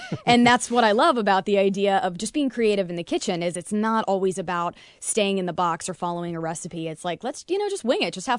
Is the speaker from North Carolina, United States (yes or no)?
yes; Wilmington, North Carolina, United States; from Wilmington, North Carolina